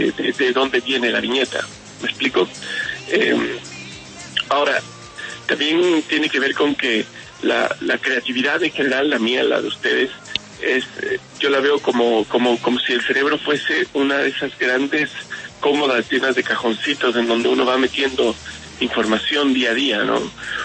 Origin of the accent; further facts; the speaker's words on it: Ecuador; moved away as an adult; mi madre es ecuatoriana, yo nací en Ecuador y viví 25 años de mi vida en Ecuador. Soy muy, muy ecuatoriano y muy, muy chileno.